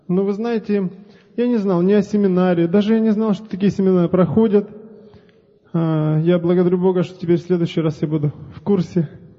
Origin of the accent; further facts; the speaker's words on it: Berdyansk, Zaporizhzhia Oblast, Ukraine; Я из Запорожской области, это город Бердянск.